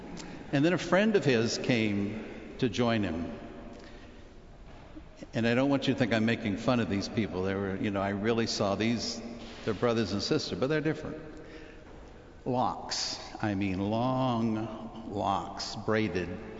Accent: Texas, United States; So I said, well, I'm from Texas.

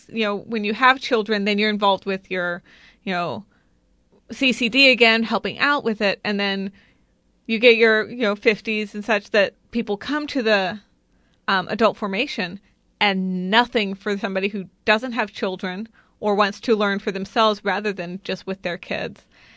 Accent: Kansas, United States; Well, I'm originally from Kansas, so I just moved to Texas.

